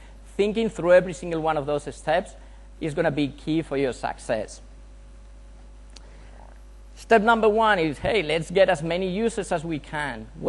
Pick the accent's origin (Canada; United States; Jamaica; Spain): Spain; I'm from Spain.